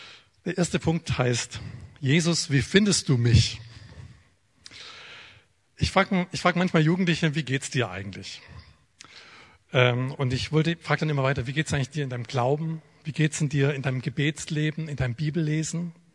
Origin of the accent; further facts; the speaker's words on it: Baden-Württemberg, Germany; now in Freiberg, Germany; Also wenn ich komme ja eigentlich aus Baden-Württemberg, gell?